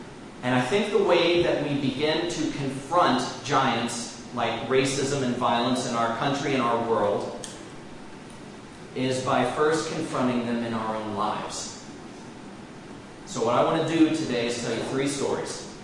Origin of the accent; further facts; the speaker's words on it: Pensacola, Florida, United States; I grew up in the South, Pensacola, Florida, which is northwest Florida, which is not like Orlando or Miami, for those of you who have been there.